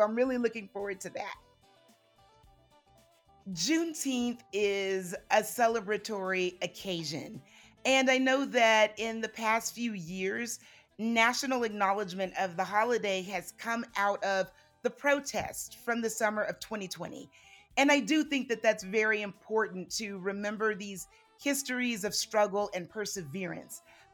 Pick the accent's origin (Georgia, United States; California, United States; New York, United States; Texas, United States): Texas, United States; I was born and raised in Texas, where the 19th of June has been celebrated since 1866.